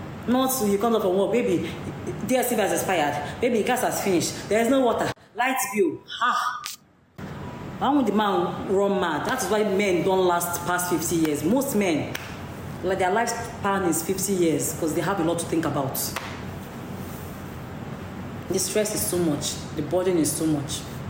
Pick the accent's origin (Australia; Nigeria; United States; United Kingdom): Nigeria; Onitsha, Anambra; I'm from Onitsha.